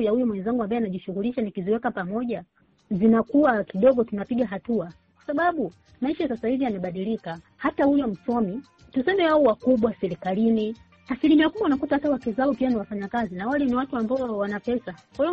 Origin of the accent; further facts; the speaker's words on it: Tanzania; sisi kule nyumbani kwetu Tanzania tulishazoea kumsalimia mtu mambo